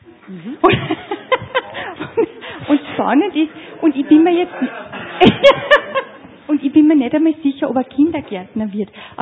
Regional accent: Amstetten, Lower Austria, Austria; Ich habe die in St. Pölten erlebt, weil ich bin aus Amstetten

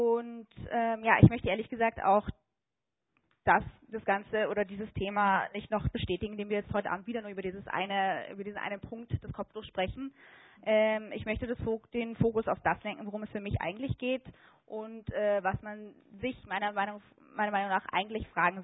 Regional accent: Munich, Bavaria, Germany; moved away as an adult; now in Vienna, Austria; Ja, wie gesagt, ich komme aus München, Deutschland. Ich wohne seit ungefähr 10 Jahren in Wien, in Österreich und habe Zahnmedizin studiert. Ich arbeite in Wien und Wiener Neustadt.

